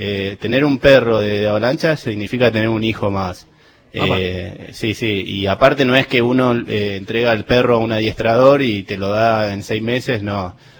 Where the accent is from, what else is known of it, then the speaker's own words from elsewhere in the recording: Buenos Aires, Argentina; yo de chiquito vivía en Buenos Aires y siempre me gustó la montaña. Por suerte, todos los veranos venía al sur.